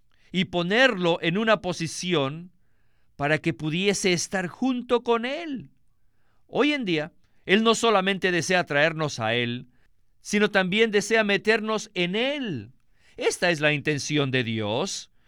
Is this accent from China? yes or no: yes; northern China, China; yo soy del norte de la China. Allí el invierno es muy frío y nosotros no teníamos calentadores.